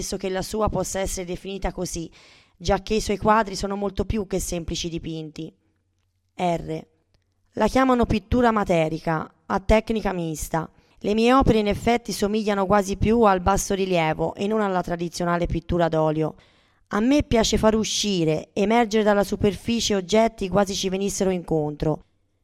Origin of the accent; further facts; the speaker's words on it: Bolzano, Trentino-Alto Adige, Italy; born there; also born or lived in Modena; now in Rome, Italy; Sono a Roma da 4 anni. Ho lavorato molto intensamente a Modena. Sono nata a Bolzano.